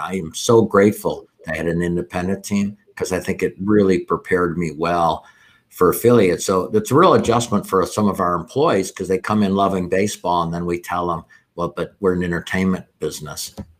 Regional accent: Chicago, Illinois, United States; I'm from Chicago. So it reminded me of the White Sox jerseys that they wear sort of like that.

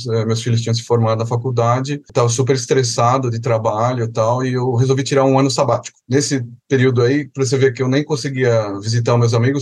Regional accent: Santo André, São Paulo, Brazil; eu sou de Santo André, São Paulo, né? Rapidamente sobre a minha vida, eu sou engenheiro civil, eu depois de formado trabalhei no Japão, casei, minha esposa é japonesa, meu filho nasceu no Japão, voltei

